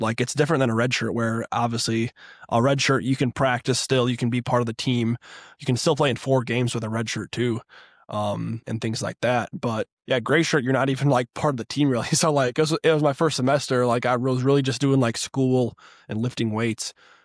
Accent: Wisconsin, United States; And then I'm from Wisconsin.

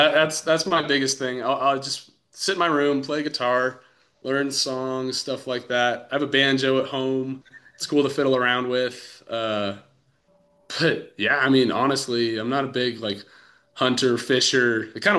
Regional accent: Washington, United States; I mean, like, I'm fine throwing like 30 to 40 degrees. I'm from Washington.

